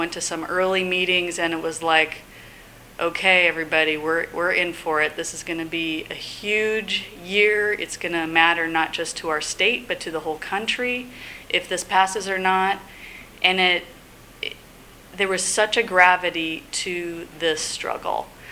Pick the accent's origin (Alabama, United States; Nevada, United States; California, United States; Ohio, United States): California, United States; Los Angeles; born there; now in Portland, United States; I was born in 1962 in Los Angeles.